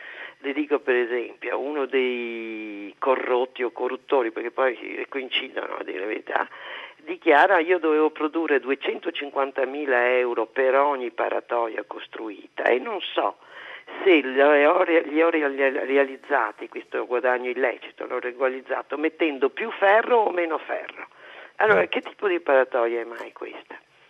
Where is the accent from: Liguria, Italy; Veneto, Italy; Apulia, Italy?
Veneto, Italy; Venice; la chiamo, sono una veneziana.